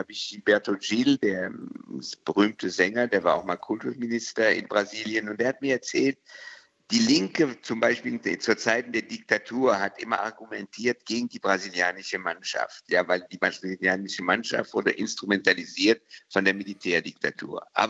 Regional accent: France; Ich bin in Frankreich geboren, mit dem französischen Fußball aufgewachsen.

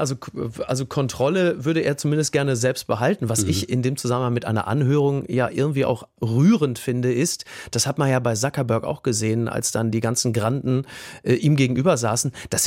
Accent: North Rhine-Westphalia, Germany; ich komme aus dem Ruhrgebiet

